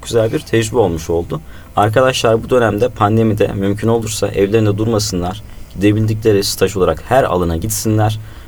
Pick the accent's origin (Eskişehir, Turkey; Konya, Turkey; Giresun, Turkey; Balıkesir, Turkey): Konya, Turkey; born there; 85 Konya doğumluyum.